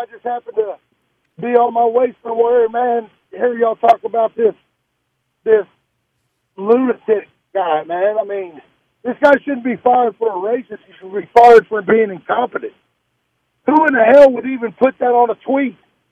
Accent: Tyler, Texas, United States; And, hey, don't give all the East Texas a bad name. I'm from Tyler. It ain't all bad up there, man.

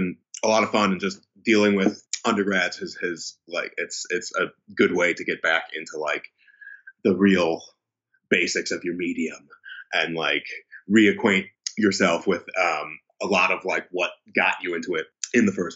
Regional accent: Buffalo, New York, United States; moved away as an adult; Yes. Yeah, I grew up in Buffalo before leaving to go to SF for school and stuff.

